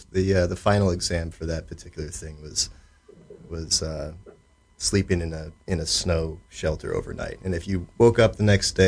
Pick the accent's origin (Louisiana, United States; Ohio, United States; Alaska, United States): Alaska, United States; Nome; I'm originally from Nome, Alaska.